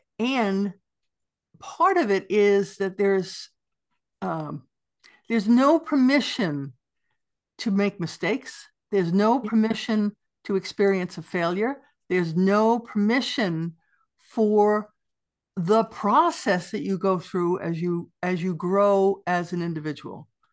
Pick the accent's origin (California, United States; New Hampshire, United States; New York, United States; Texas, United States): New York, United States; And, you know, I grew up in New York, and walking down the Manhattan, you know, you have to move like this, get around.